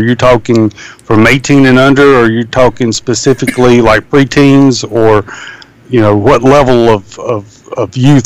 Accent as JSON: {"language": "English", "region": "the South", "country": "United States", "tie": "born or raised there", "said": "I've been exposed to quite a few growing up in the South within the Southern Baptist Convention"}